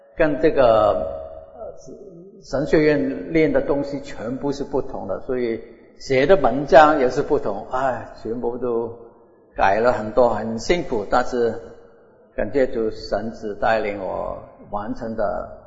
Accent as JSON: {"language": "Chinese", "country": "Hong Kong", "tie": "born or raised there", "also_born_or_lived": "Shanghai, China", "accent": "Cantonese", "second_language": "Chinese", "moved": "as an adult", "lives_now": "United States", "said": "因为我本身是上海人，六岁的时候从上海跟父母亲移民到香港，然后在香港长大，所以我讲的有广东的口音，所以原谅啊，不是很纯正的普通话，在香港念了小学、中学"}